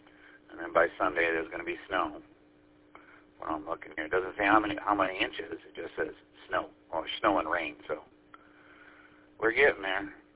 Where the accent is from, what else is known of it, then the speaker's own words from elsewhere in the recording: Michigan, United States; also born or lived in California; I'm from Michigan. I lived in California for 3 years, came back about 30-some-odd years ago.